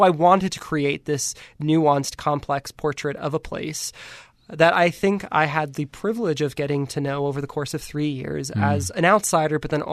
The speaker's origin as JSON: {"language": "English", "town": "San Francisco", "region": "California", "country": "United States", "said": "And we came from California and San Francisco, no less, right?"}